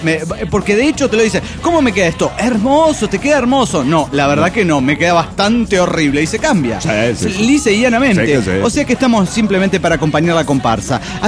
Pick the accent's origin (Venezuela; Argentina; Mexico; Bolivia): Bolivia; Cochabamba; de Cochabamba, Bolivia.